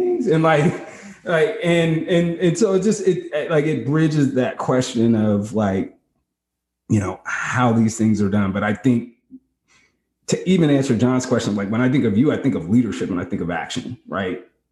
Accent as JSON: {"language": "English", "region": "West Coast", "country": "United States", "tie": "born or raised there", "said": "And I grew up on the West Coast. Right. So, you know, I grew up in a different world"}